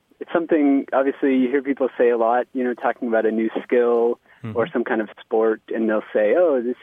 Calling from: Somerville, Massachusetts, United States; I'm calling from Somerville, Massachusetts.

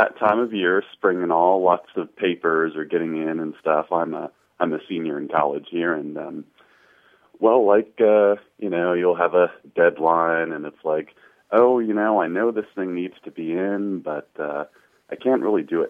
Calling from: Indianapolis, Indiana, United States; Oh, hi. This is … I'm calling from Indianapolis.

